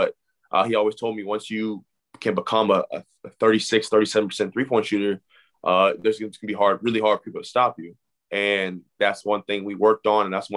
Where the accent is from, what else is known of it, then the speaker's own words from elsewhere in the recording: Texas, United States; Like, I come from Texas, like rural Texas. You know, one, two stoplights, one gas station.